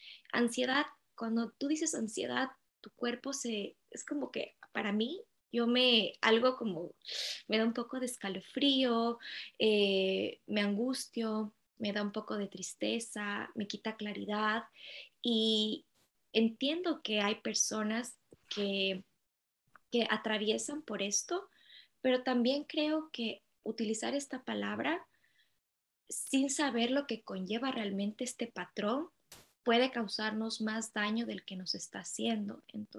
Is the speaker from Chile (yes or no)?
no; Ecuador; nosotros somos de Ecuador